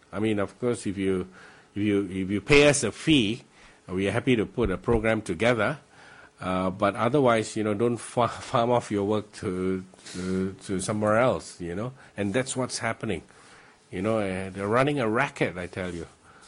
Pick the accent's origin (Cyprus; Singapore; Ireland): Singapore; because I come from Singapore and there's a lot of that happening in Singapore